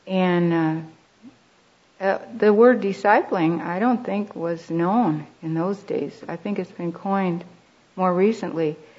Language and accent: English; Chicago, Illinois, United States; I was born and raised and educated in Chicago.